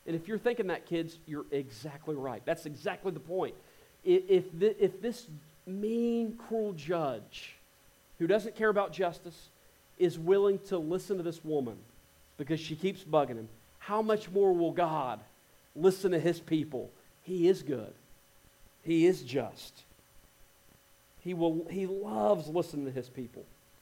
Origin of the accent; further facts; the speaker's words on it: United States; as an American, because if I'm honest, I've got it really good in the United States.